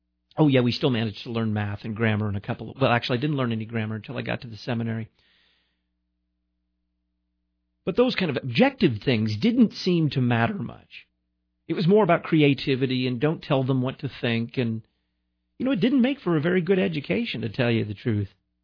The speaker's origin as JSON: {"language": "English", "town": "Dallas", "region": "Texas", "country": "United States", "tie": "born or raised there", "said": "Now, where I grew up in Dallas, Texas."}